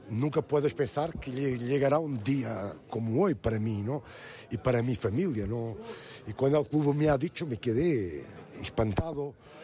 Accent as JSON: {"language": "Spanish", "country": "Portugal", "second_language": "Spanish", "said": "soy portugués, ¿no? Soy portugués"}